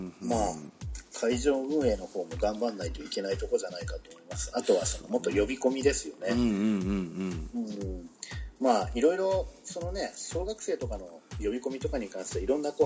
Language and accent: Japanese; Yokohama, Kanagawa, Japan; 私は横浜ですけど